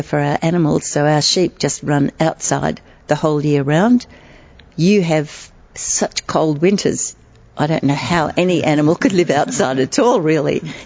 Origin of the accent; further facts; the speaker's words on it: Western Australia, Australia; Well, I come from Western Australia